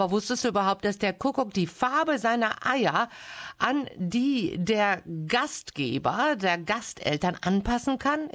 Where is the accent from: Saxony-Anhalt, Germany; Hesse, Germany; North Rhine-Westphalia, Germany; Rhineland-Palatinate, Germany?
North Rhine-Westphalia, Germany; Also bei uns im Münsterland jedenfalls hieß es immer